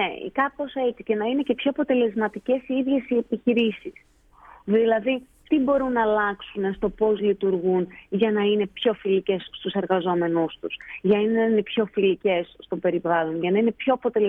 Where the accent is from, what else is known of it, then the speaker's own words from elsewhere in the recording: Thessaloniki, Central Macedonia, Greece; also born or lived in Xanthi; Εγώ μεγάλωσα στη Θεσσαλονίκη, είμαι από Θεσσαλονίκη ουσιαστικά. Και γεννήθηκα και σπούδασα στην Ξάνθη για κάποια χρόνια και έζησα στην Ξάνθη. Σαν καταγωγή, ο πατέρας μου είναι από το Λιτόχωρο, παππούδες μου δηλαδή.